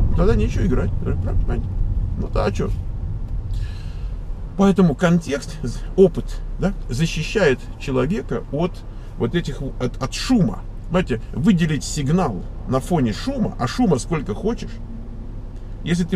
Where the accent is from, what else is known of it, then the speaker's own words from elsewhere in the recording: Moscow, Russia; born there; Я родился в Москве.